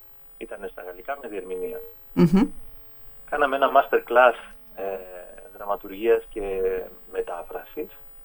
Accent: Rethymno, Crete, Greece; παρόλο που περηφανεύτηκα πριν για την πόλη μου, δεν μπορώ να πω τα καλύτερα, δεν έχουμε εμείς θέατρο ακόμα. Είναι ζητούμενο για το Ρέθυμνο να φτιαχτεί ένας θεατρικός χώρος

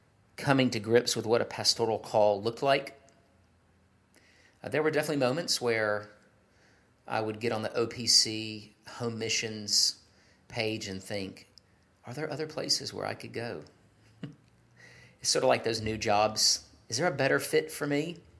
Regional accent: Douglasville, Georgia, United States; also born or lived in Chengdu, China; I am from Douglasville, Georgia, just west of Atlanta. Grew up there, went to school in Atlanta at Georgia Tech.

